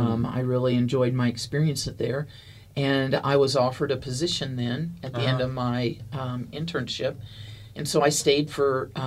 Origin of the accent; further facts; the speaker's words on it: Lexington, Missouri, United States; No, I grew up in Lexington, Missouri, which is just 45 minutes north of here.